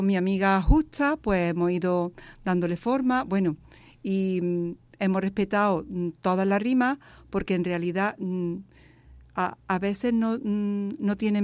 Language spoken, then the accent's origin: Spanish; Estepa, Andalusia, Spain; Yo nací en Estepa, pero el cortijo, primeramente, estuve en Flores y en la infancia, en la tierna infancia, y después ya vivimos en El Gallo.